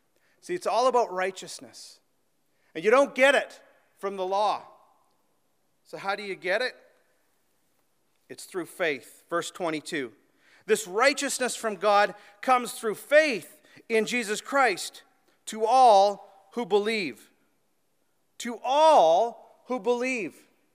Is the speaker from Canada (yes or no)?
yes; Manitoulin, Ontario, Canada; Sorry, I'm from Manitoulin. Talk that way a little bit there sometimes.